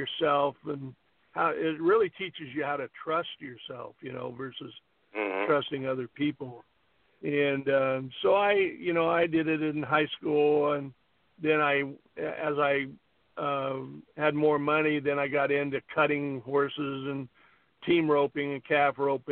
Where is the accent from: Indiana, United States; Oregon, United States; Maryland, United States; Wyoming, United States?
Wyoming, United States; All my family were cowboys, you know. I grew up in Wyoming.